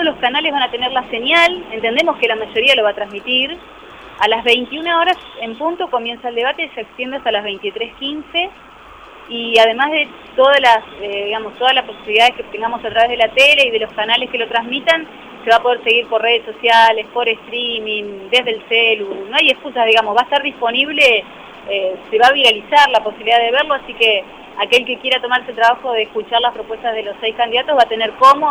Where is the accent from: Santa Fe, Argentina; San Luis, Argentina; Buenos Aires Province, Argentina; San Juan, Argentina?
Santa Fe, Argentina; now in Buenos Aires, Argentina; Sentirnos orgullosos como santafesinos de que otra vez la ciudad va a ser parte de la historia política de nuestro país